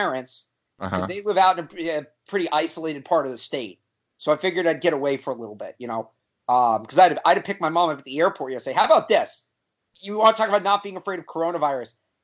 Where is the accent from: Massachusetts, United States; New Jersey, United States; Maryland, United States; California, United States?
Massachusetts, United States; So that's a lot of school vacations, because we're from Massachusetts, where we have that week in April off.